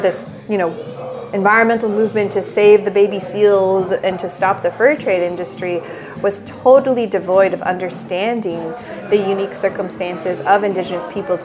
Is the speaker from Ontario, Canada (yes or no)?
no; Saskatchewan, Canada; So, first off, I wasn't born and raised in Fort Chipewyan. My family lived on our traditional trap line in northern Saskatchewan.